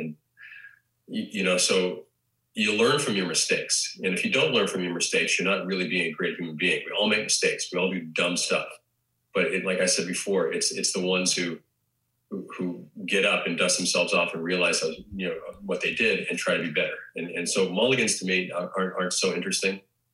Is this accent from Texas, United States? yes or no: no; Boston, Massachusetts, United States; also born or lived in Cape Cod; And I love being able to tap into the crazy, bizarre world of growing up in Boston, in Cape Cod